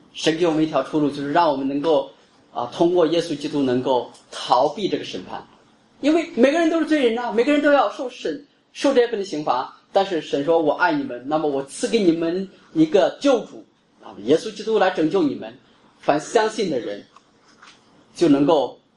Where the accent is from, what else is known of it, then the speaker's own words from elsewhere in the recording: China; now in Singapore; 比如说我是中国人，那在中国如果我开车的话，我是靠右走的